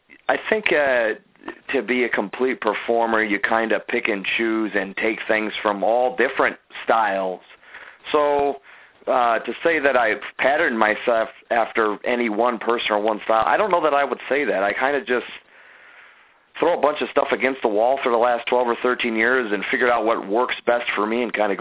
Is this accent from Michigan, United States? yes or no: no; Chicago, Illinois, United States; Well, I grew up in Chicago, so I got mostly AWA and WWF syndicated TV.